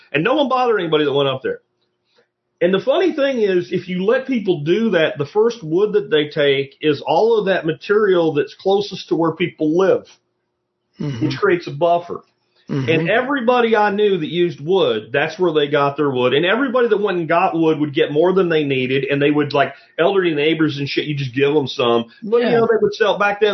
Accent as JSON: {"language": "English", "region": "Pennsylvania", "country": "United States", "tie": "born or raised there", "said": "Now, where I grew up in Pennsylvania, it is a more temperate climate."}